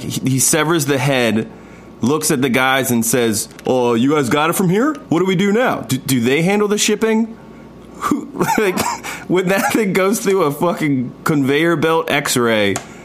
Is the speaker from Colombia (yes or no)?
yes; Colombia; in where I grew up in Colombia, like, I guess some people hunted.